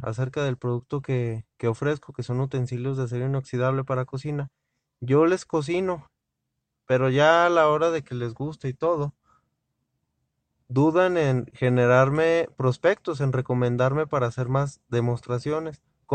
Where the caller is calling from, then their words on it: Zacatecas, Mexico; de Zacatecas, te mando un saludo